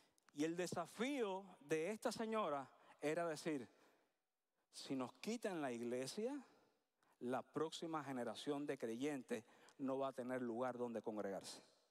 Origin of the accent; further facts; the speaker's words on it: Cuba; moved away; yo y mi familia tomamos la decisión de venir a este país. Como cubanos